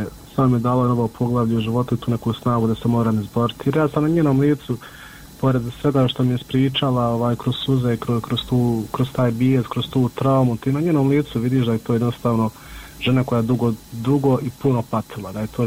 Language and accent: Bosnian; Miljevina, Republika Srpska, Bosnia & Herzegovina; mi smo svi gore iz Miljevine